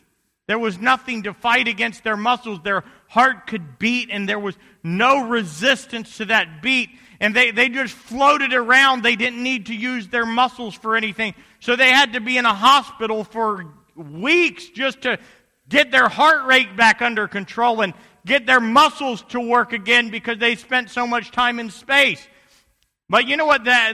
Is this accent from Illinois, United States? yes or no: no; Tennessee, United States; I'm from Tennessee, and the house I grew up in, if you go back to that house, it's all been torn down and grown over with weeds